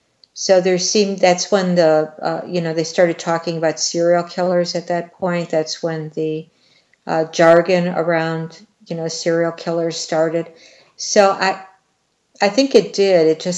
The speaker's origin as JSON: {"language": "English", "region": "Wisconsin", "country": "United States", "tie": "born or raised there"}